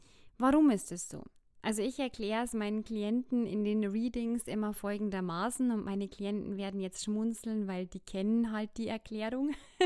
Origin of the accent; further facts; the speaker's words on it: Bad Kötzting, Bavaria, Germany; Nur dieses Wochenende bin ich in meiner Heimat in Bad Kötzting